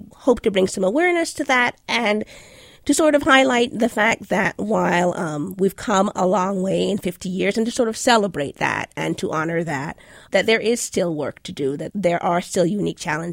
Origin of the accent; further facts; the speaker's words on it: Jamaica; I grew up in Jamaica, and so I don't know that as much as I should about some American civil rights history.